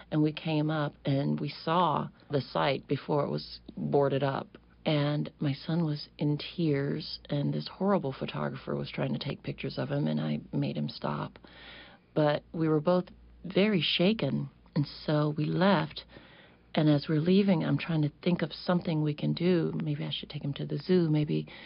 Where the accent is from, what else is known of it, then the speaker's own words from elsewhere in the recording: Mobile, Alabama, United States; I grew up in Alabama, in Mobile, where the houses are built very high up because of flooding.